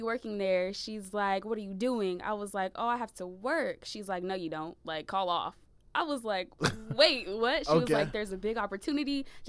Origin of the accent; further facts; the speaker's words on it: San Diego, California, United States; San Diego, originally.